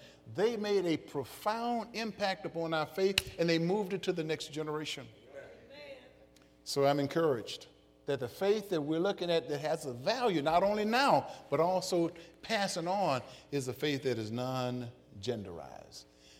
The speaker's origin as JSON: {"language": "English", "town": "Chicago", "region": "Illinois", "country": "United States", "tie": "born or raised there", "said": "I remember growing up in Chicago, and our landlady, no kin to me, but our landlady looked at this little kid and said, \"Boy, you need to go to church.\""}